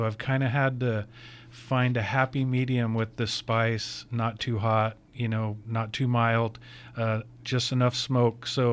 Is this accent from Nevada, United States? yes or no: no; Calistoga, California, United States; That's my hometown, local. The local … came from me being the local guy, born and raised right in Calistoga, fifth generation there in the town.